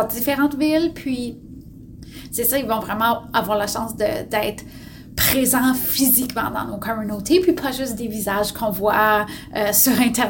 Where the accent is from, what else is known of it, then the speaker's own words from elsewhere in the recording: Ontario, Canada; also born or lived in Alberta; Moi, je suis originaire de l'Alberta. J'ai grandi dans le sud de l'Ontario. Donc, vraiment des communautés où, en tant que francophone, on se sent très minoritaire.